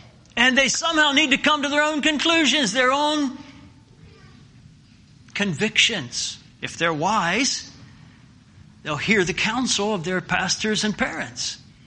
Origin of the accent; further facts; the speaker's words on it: Pennsylvania, United States; I'm from Lancaster County. Maybe this teaching doesn't apply to Cannon County. But I grew up in Lancaster County.